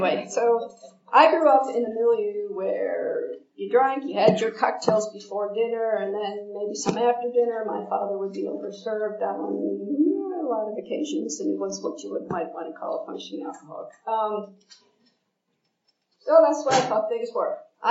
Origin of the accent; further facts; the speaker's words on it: Chicago, Illinois, United States; I lived in Chicago. I'm Irish Catholic from Chicago, so I come by this disease honestly.